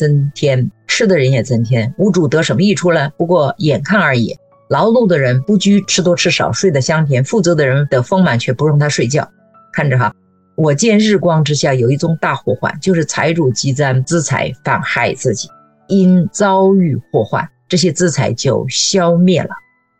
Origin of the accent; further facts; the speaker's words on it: China; 我从小在中国的环境中